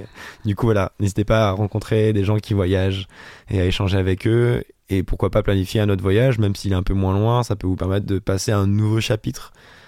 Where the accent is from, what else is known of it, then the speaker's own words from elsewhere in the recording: Auvergne-Rhône-Alpes, France; avant que je reparte de la Haute-Loire, là d'où je viens